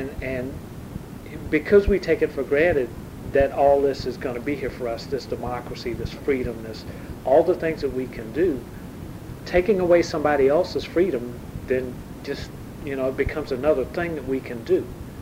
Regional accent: Carver, United States; when I was, you know, a little kid growing up in Carver.

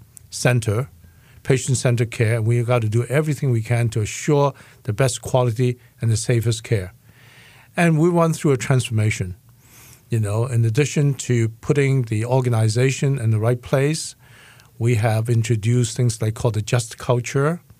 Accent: Hong Kong; moved away as an adult; also born or lived in China; I was born in China, and my family and I fled communist China, went to Hong Kong, and I came here to study when I was 18 on my own.

